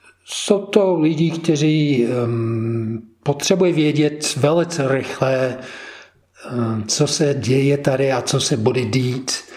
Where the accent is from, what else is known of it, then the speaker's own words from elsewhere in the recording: United States; No, já jsem jenom Američan, mám jenom americký pas.